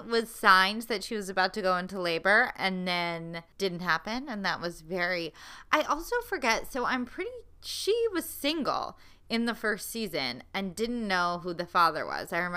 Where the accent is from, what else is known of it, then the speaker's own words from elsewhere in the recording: United States; And I was definitely as obviously American as Emily, let's be honest.